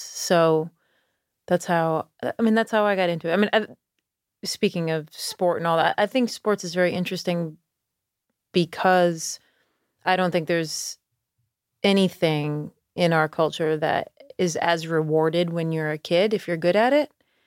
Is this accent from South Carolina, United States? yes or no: no; Schenectady, New York, United States; Yes, I grew up in Schenectady.